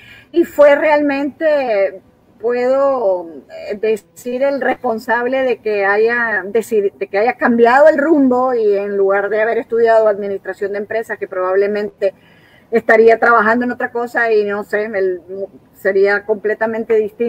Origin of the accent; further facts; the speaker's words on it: Comayagüela, Francisco Morazán, Honduras; moved away as an adult; Yo nací en Honduras, en la hermana gemela de Tegucigalpa, en Comayagüela.